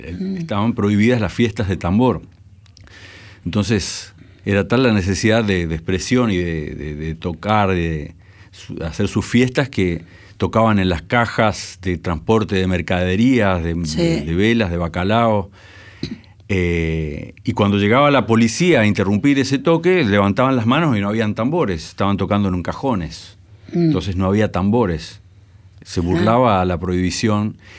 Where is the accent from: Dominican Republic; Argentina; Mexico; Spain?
Argentina; Godoy Cruz, Mendoza; also born or lived in San Rafael; Nací en San Rafael, pero muy temprana edad viví en Godoy Cruz, en Villa Hipódromo, por esa zona.